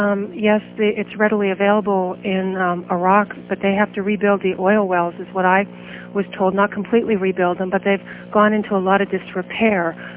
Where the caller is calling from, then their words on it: Pennsylvania, United States; Pennsylvania.